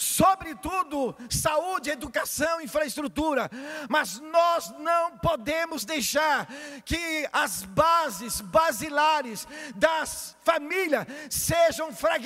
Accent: Santa Catarina, Brazil; quero dizer para vocês que nós catarinenses precisamos ter orgulho do nosso povo.

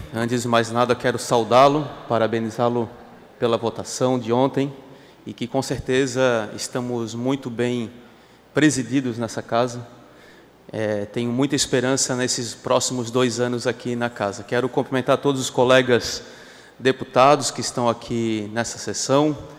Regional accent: São José, Santa Catarina, Brazil; also born or lived in Florianópolis; Eu sou natural aqui de Florianópolis, nasci aqui na cidade, sou morador da região do sul da ilha, tive a minha infância vivida no município de São José, especialmente Barreiros, aquela região

